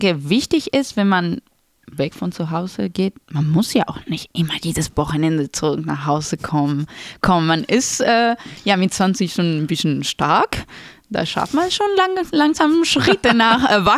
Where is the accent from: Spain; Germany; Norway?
Spain; Granada, Andalusia; moved away as an adult; Granada ist meine Heimat. Mhm. Immerhin bin ich ja 18 Jahre da gewesen.